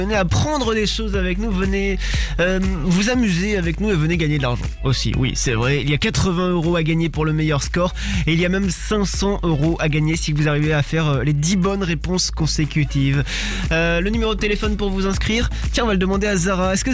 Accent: Normandy, France; Il est bien chez nous, en Normandie.

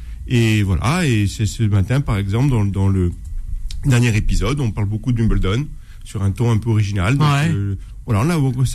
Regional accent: Corsica, France; je suis Corse

